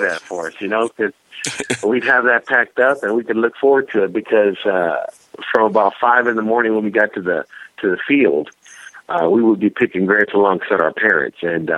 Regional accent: Fresno, California, United States; I'm from Fresno, California, the Central Valley, the agricultural capital of the state

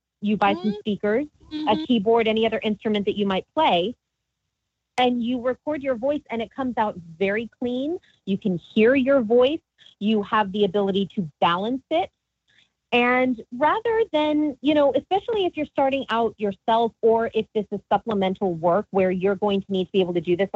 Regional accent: Savannah, Georgia, United States; You know, my hometown is Savannah, Georgia.

